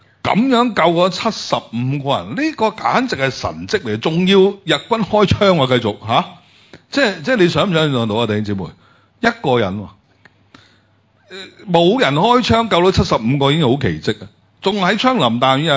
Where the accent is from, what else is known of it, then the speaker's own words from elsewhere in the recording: China; 即是我们中国人的文武百官。